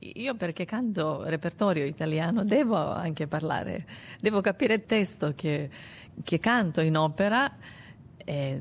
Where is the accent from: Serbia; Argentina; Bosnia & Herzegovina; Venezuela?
Serbia; Italian is a second language; Con Abigail mi ha portato tante porte anche fuori dal mio paese. Era un difficile tempo, perché siamo stati in sanzie e Serbia non ho potuto viaggiare, devo avere ogni volta visa per Italia, per Germania, per ogni paese.